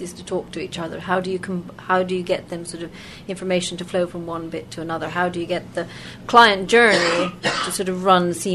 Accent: Finland; first language Swedish; English is a second language; Because coming from Finland, and being a minority Swedish speaker in Finland, Swedish is my first language.

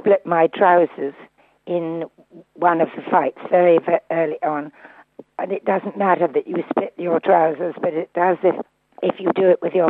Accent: Plaistow, London, United Kingdom; born there; my mother and father were, I suppose, tantamount to Cockneys, because I was born in Plaistow in the East End of London

